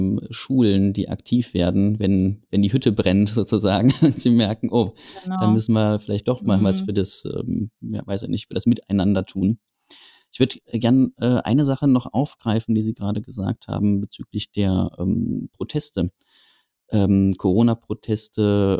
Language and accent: German; Germany; born there; ich bin zu einer Zeit geboren in Westdeutschland. Also ich habe mein ganzes Leben in einer Demokratie verbracht.